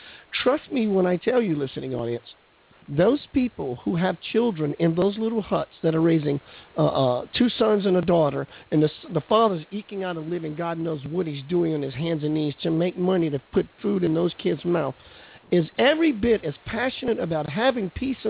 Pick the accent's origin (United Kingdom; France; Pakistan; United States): United States; I can say this because I'm an American, because I'm a white dude.